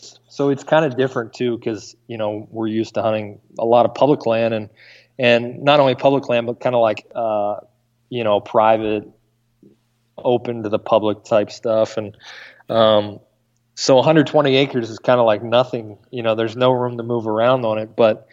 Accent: East Coast, United States; I grew up in, I think we talked about on one of the podcasts, but I grew up on the East Coast.

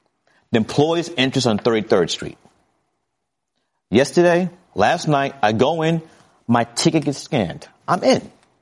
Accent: Brooklyn, New York, United States; I grew up in Fort Greene, Brooklyn.

